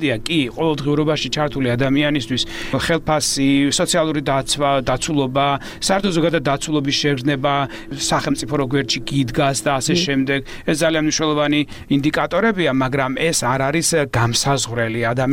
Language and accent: Georgian; Samegrelo-Zemo Svaneti, Georgia; მეზობელი კუთხიდან ვარ, სამეგრელოდან ვარ წარმოშობილი